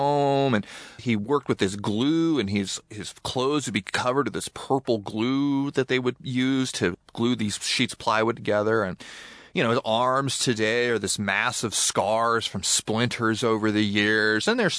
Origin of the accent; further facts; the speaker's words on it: Springfield, Oregon, United States; So in some ways, I think growing up in Springfield, if anything, made me feel that divide and those questions even more because the cultural divide was right there.